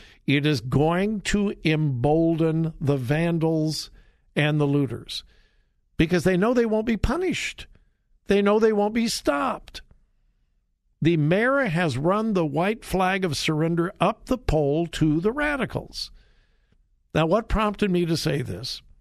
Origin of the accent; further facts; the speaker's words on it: Los Angeles, California, United States; Hey, I'm from Los Angeles. I've never lived in a downtown, but I love cities.